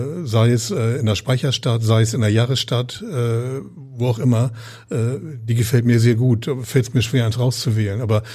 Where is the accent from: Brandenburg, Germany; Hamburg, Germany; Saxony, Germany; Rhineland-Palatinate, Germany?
Hamburg, Germany; ich bin Hamburger, Norddeutscher durch und durch und so faszinierend Berlin ist und auch mit vielen Inspirationen, aber Hamburg ist meine Heimat